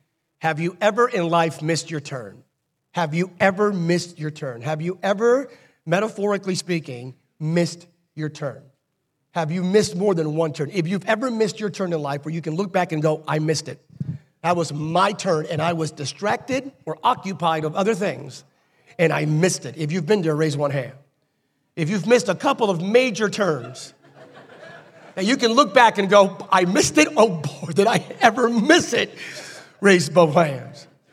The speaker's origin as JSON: {"language": "English", "town": "Bethlehem", "region": "Pennsylvania", "country": "United States", "said": "I'm from Bethlehem, but we had a church in Allentown."}